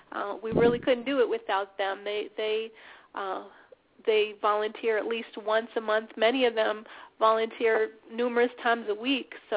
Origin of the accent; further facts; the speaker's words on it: Ohio, United States; I grew up in a really small town here in Ohio, but right now I live in the Cleveland, Euclid, Ohio area.